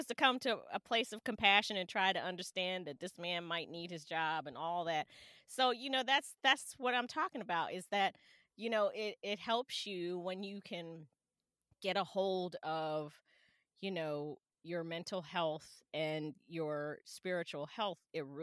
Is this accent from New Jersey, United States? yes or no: yes; New Jersey, United States; now in Maryland, United States; I'm from Jersey originally. I'm in Maryland now, but I was raised in Jersey, so I go from nice to Jersey in about 0.0003 seconds.